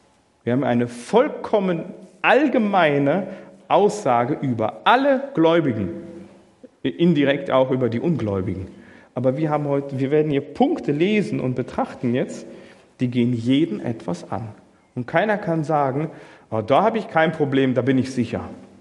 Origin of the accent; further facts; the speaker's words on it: Germany; So ein Empfinden haben wir als Deutsche.